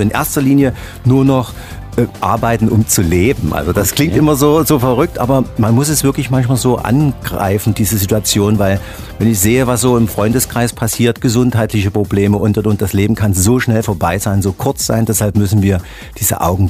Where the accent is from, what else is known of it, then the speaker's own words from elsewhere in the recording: Dresden, Saxony, Germany; aber ansonsten meine Basis ist in Dresden, in meiner Heimat.